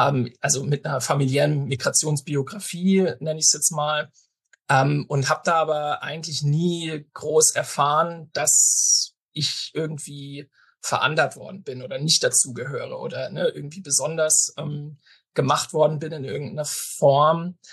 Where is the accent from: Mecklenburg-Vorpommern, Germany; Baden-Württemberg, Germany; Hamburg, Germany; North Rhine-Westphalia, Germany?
Baden-Württemberg, Germany; Karlsruhe; ich bin auch in Baden-Württemberg zur Schule gegangen, zwar jetzt nicht im Schwäbischen, sondern in Karlsruhe.